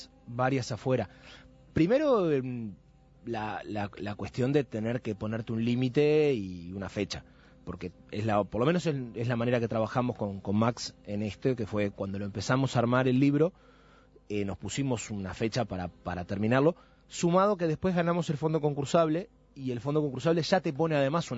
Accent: Mexico; born there; Yo nací en México y hay posibilidades de que lo haya visto.

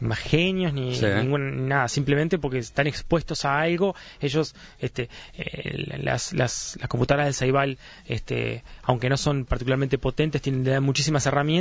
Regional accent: Tacuarembó, Uruguay; yo soy de Tacuarembó, y en Tacuarembó nunca aprendí a programar antes de llegar a la facultad.

